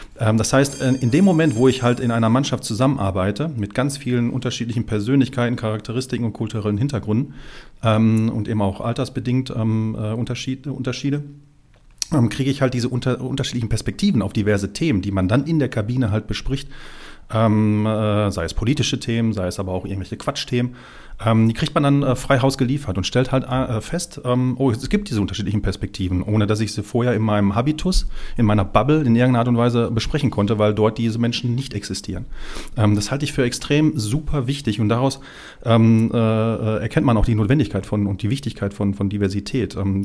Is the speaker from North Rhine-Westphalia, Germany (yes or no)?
yes; North Rhine-Westphalia, Germany; Ich komme aus dem Pott.